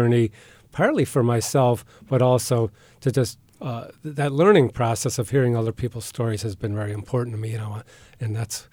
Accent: Detroit, Michigan, United States; So I come from Detroit, and right on the edge of Detroit, where it was a kind of a racist environment in various ways

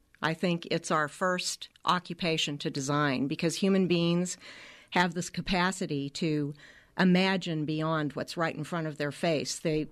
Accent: Santa Fe, New Mexico, United States; also born or lived in Texas; I first moved to Santa Fe with my parents in 1960. So I was born in Texas. I'm not a native New Mexican, but I sort of consider myself one because my heart is here and always has been.

